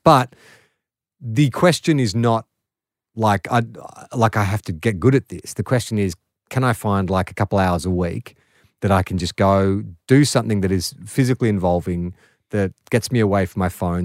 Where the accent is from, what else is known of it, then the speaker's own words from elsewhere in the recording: Australia; I'm Australian